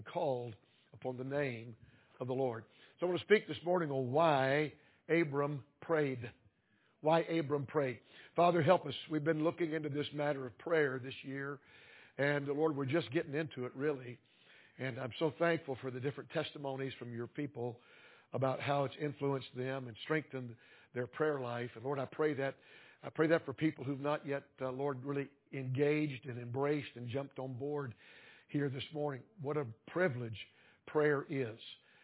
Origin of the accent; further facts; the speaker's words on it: the South, United States; and I'm from the South. I like a little bluegrass, okay?